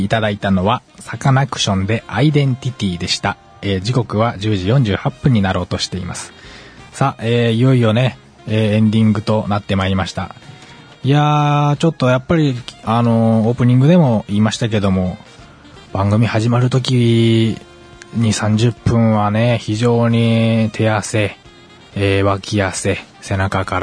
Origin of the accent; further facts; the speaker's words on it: Ube, Yamaguchi, Japan; 僕、出身が、山口県宇部市ですから